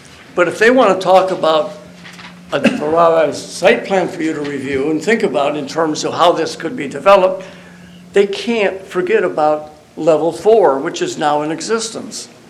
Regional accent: Takoma Park, Maryland, United States; I grew up in Tacoma Park, Maryland after I was 25, 30 years old.

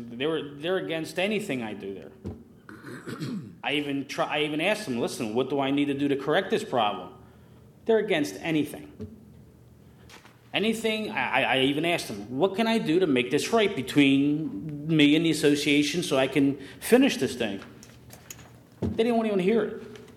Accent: Philadelphia, Pennsylvania, United States; I'm originally from Philadelphia.

